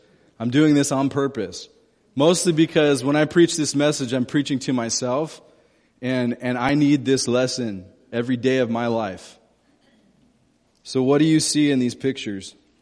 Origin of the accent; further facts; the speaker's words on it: California, United States; I grew up in Southern California.